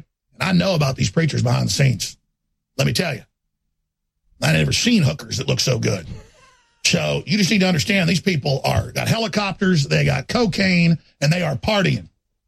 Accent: Rockwall, Texas, United States; I grew up in Dallas in Rockwall, folks, right in the middle of some of the biggest names out there.

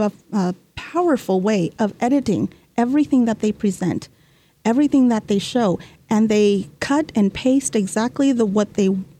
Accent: United States; born there; And I was born in the United States, and I'm like, he's going to kick me out.

